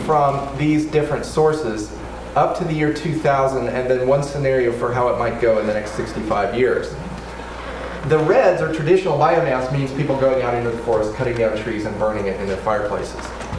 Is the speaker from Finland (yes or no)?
no; Vacaville, California, United States; I grew up right here in Vacaville, and there were wind farms in the East Bay in what is listed here as a marginal area.